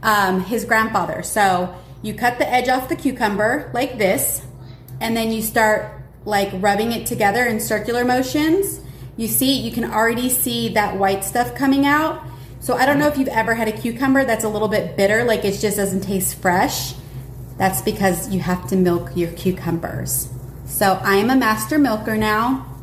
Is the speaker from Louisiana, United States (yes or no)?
yes; New Orleans, Louisiana, United States; Like, I'm from the South. I'm from New Orleans.